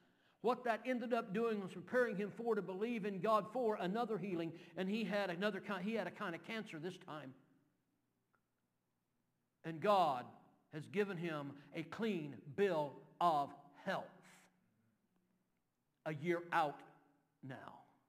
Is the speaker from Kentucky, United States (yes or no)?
yes; Kentucky, United States; I cannot pronounce English, let alone, I'm from Kentucky. I can't even pronounce can't.